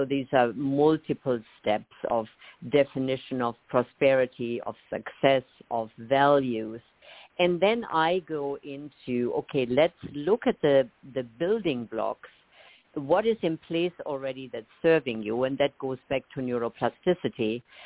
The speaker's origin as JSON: {"language": "English", "country": "Germany", "tie": "born or raised there", "also_born_or_lived": "England / Canada", "second_language": "English", "moved": "yes", "lives_now": "United States", "said": "I grew up in Germany. We spent 10 years in England, 10 years in Canada, and then eventually we came to the U.S."}